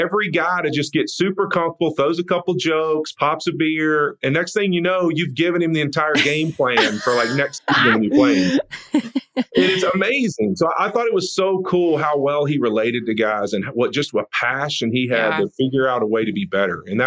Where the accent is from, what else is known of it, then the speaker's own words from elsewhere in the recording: Louisiana, United States; And so I grew up in North Louisiana. Most people are Cowboy fans or Saints fans.